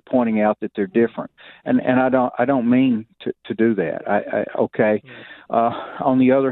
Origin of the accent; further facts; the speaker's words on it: Southern US, United States; I do understand because I'm a Southerner living in the North.